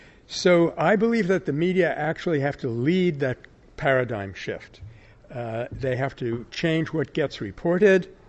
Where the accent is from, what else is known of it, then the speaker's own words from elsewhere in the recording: California, United States; Thirdly, and of course I'm from California, so I would say this